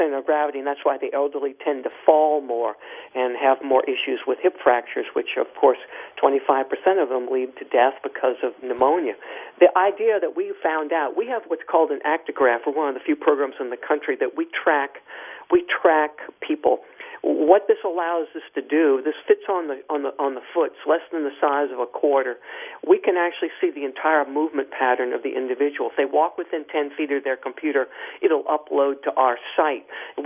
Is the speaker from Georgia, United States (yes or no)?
no; New Orleans, Louisiana, United States; on CBS affiliate in my hometown, New Orleans